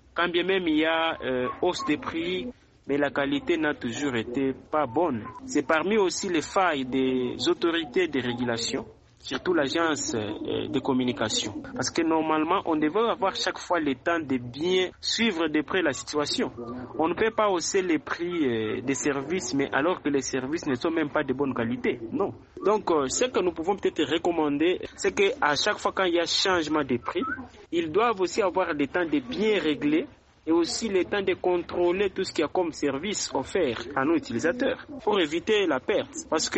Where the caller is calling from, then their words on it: DR Congo; ici chez nous en RDC